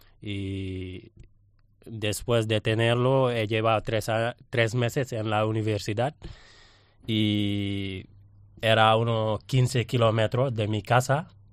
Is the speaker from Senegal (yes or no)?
yes; Senegal; moved away as an adult; Sí, soy de Senegal.